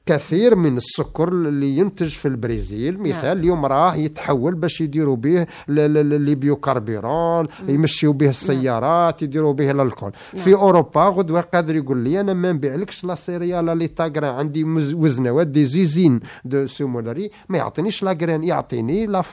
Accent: Algeria; إحنا اليوم كجزائريين كمواطنين عندنا أولاد وعندنا عائلات وعندنا مسؤوليات.

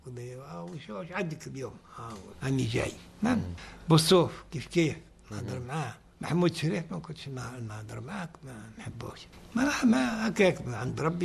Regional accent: Algeria; وحنا عندنا جزائريين يخدموا في الصحافة تاع التوانسة

